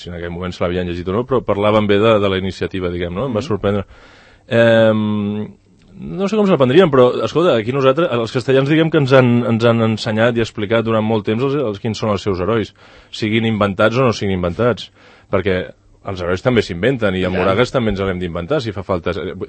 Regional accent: Catalonia, Spain; les actituds aquelles històriques que com a català m'afecten.

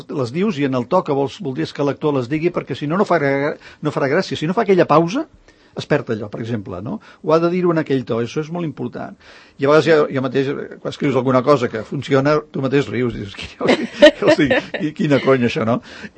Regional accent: Catalonia, Spain; som catalans i forma part de la joia de ser catalans

